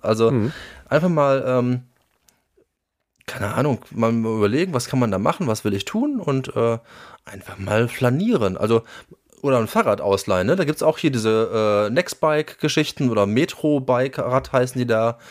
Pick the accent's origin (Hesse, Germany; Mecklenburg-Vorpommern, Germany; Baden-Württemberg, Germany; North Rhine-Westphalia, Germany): North Rhine-Westphalia, Germany; Gelsenkirchen; born or raised there